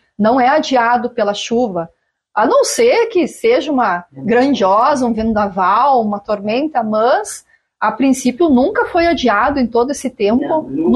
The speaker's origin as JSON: {"language": "Portuguese", "town": "Jacuizinho", "region": "Rio Grande do Sul", "country": "Brazil", "tie": "born there", "said": "eu não sou uma filha desta terra, de São Lourenço. Eu nasci em Jacuizinho"}